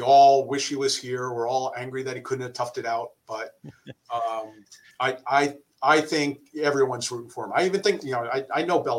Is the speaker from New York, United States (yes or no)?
yes; New York, United States; I remember my dad. I grew up in New York.